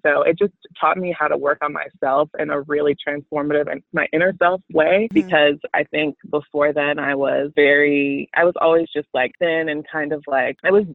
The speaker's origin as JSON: {"language": "English", "town": "Chicago", "region": "Illinois", "country": "United States", "tie": "born or raised there", "also_born_or_lived": "Houston, United States", "said": "we're based in Chicago. I was born in Houston, raised here"}